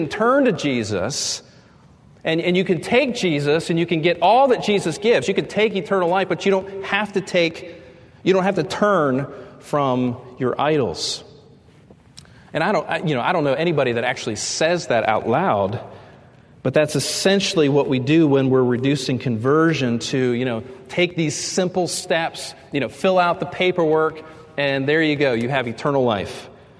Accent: Pittsburgh, Pennsylvania, United States; because I grew up in the Pittsburgh area. Everybody was a Steelers fan.

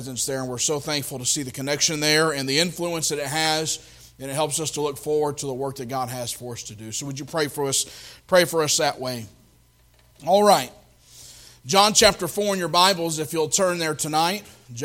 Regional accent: Tennessee, United States; I grew up in Tennessee and loved to go to camp meetings

